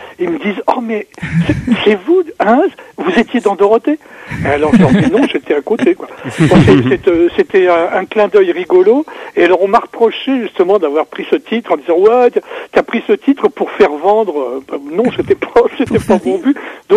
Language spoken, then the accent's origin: French; Normandy, France; Chez nous, en Normandie, il fait vachement beau.